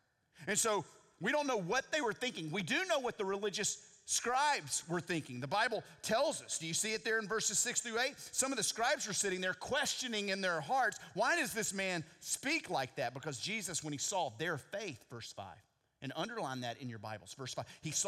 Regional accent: Texas, United States; And they said, we're originally from Texas. I said, I'm from Texas.

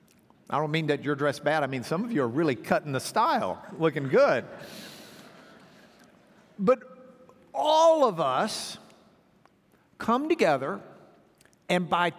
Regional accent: the South, United States; I don't want people to know I'm a Christian because I'm from the South.

